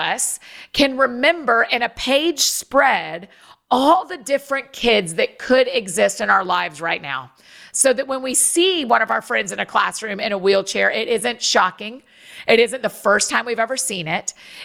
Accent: Nashville, Tennessee, United States; Well, I'll tell you, I'm from Nashville, and I've lived in Nashville for 15 years.

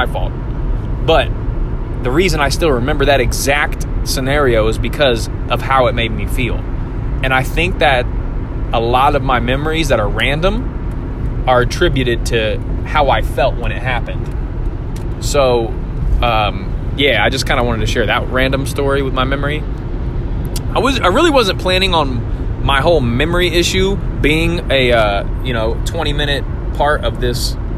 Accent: Terre Haute, Indiana, United States; I remember this one specific time that I was working at Monocle's Pizza in Terre Haute, Indiana, my hometown.

